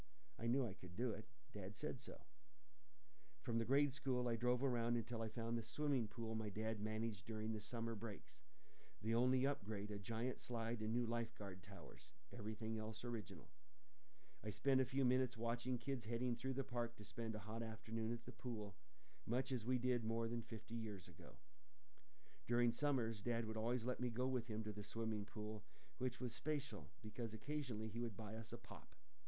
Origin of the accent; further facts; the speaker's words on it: Nebraska, United States; I remembered a lot about my family and growing up in Nebraska